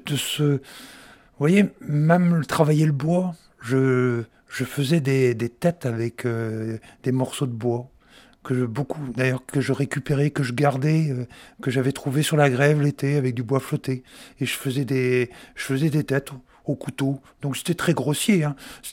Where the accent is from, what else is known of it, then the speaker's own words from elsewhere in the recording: Brest, Brittany, France; also born or lived in Paris; Je suis originaire de Brest, mais bon, j'avais... un père qui était fonctionnaire, était militaire, et donc on changeait souvent d'horizon.